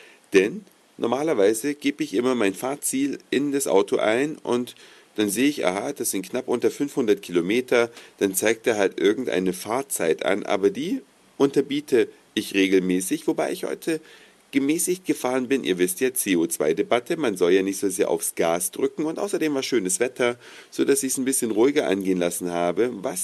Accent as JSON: {"language": "German", "region": "Saxony", "country": "Germany", "said": "stamme ich ja hier aus Sachsen. Das ist gleich das nächste Bundesland, also ich bin alles, aber kein Wessi, ich bin noch kein Ossi."}